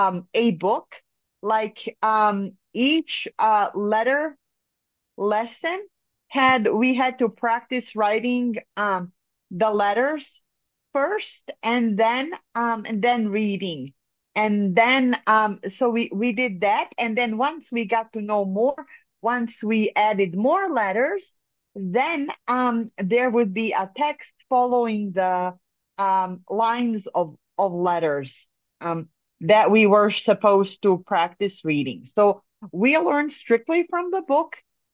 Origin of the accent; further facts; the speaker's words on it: Bosnia & Herzegovina; English is a second language; I was born and I was born in Bosnia and I learned Braille at the age of, six at the School for the Blind in Sarajevo, which is Bosnia's capital.